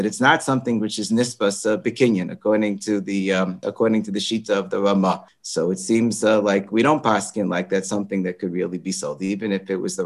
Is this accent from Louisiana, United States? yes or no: no; Monsey, New York, United States; when I lived in Munsi. I was growing up in Munsi by the late Rabbi Abraham Pessens